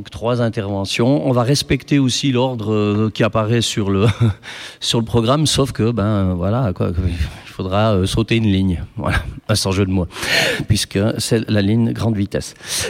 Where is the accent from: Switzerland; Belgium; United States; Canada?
Switzerland; vu que je suis suisse